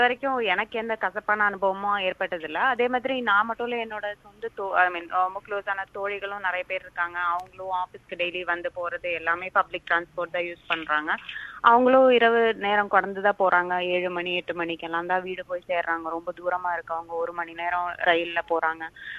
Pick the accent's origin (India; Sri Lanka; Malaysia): Malaysia; now in Australia; நான் மலேசியால பிறந்து வளர்ந்து வசிச்சு வந்து இங்க ஆஸ்திரேலியால ஏறக்குறைய 20 வருஷம் இருக்கிறேன்.